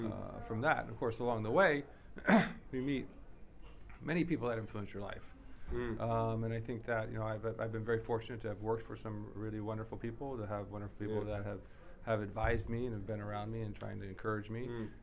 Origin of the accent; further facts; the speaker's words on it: United States; now in Los Angeles, United States; I mean, how many times as a young child growing up in America did I really eat an ice cream cone?